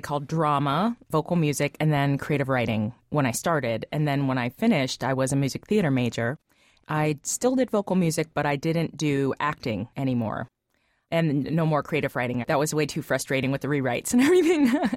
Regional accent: Cincinnati, Ohio, United States; Well, I grew up in Gulf Manor primarily. I went to performing arts from fourth grade through 12th grade. Before that, I went to Clifton

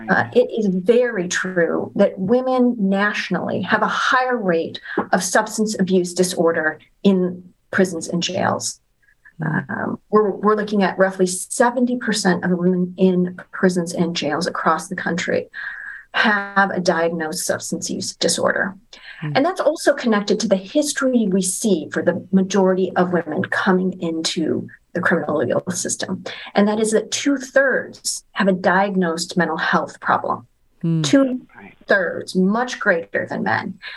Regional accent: Michigan, United States; You know, I was frankly shocked, and I'm from Michigan, so I'll fully confess this.

